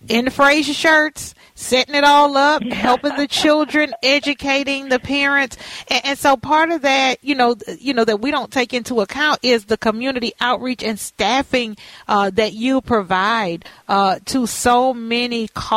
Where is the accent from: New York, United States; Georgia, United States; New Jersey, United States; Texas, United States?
Texas, United States; I'll say it, I'm from Texas